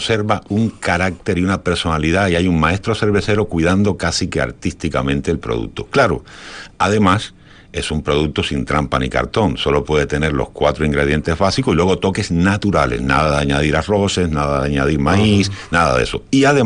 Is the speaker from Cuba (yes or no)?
yes; Cuba; now in Spain; Yo soy nacido en Cuba, llevo muchos años aquí, la verdad, llevo ya 22 años aquí.